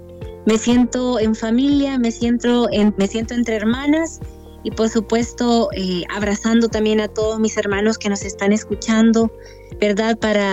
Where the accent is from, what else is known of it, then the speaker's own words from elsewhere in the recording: San Salvador, El Salvador; yo soy capitalina, yo soy de San Salvador, ahí nací.